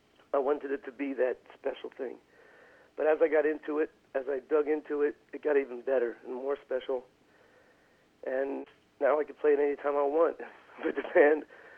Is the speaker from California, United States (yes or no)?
no; Freehold, New Jersey, United States; I'm from Freehold, you know, from the story.